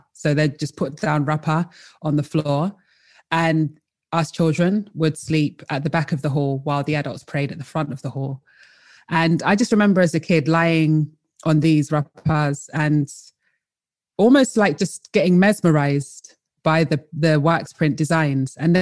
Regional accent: London, United Kingdom; also born or lived in Colchester; originally I am from London. I was born in Colchester and raised in London.

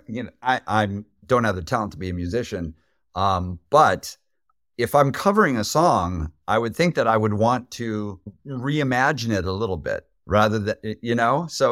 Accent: United States; as an American, is that a phrase that's a common phrase in the UK?

